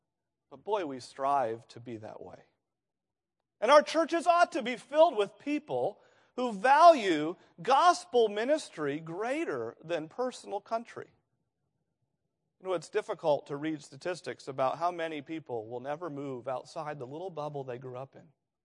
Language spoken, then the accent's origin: English; New England, United States; now in Indiana, United States; I was born and raised in New England. I am a New Englander. I love New England. Now, I've lived in Indiana, so I'm a New England Hoosier now.